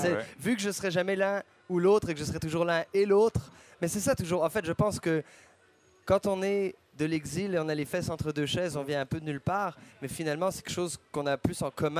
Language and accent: French; Montreal, Quebec, Canada; also born or lived in Algeria / New Brunswick / Ontario; Et on est parti d'Algérie. Ensuite, quand j'étais tout bébé, j'ai grandi à Montréal et à Moncton, au Nouveau-Brunswick, chez les Acadiens, et à Ottawa, en Ontario. Donc, je suis Monsieur Passeport.